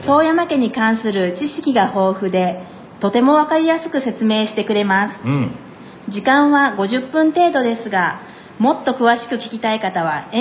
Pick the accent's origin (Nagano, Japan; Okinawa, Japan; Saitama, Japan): Nagano, Japan; 私は長野県出身なので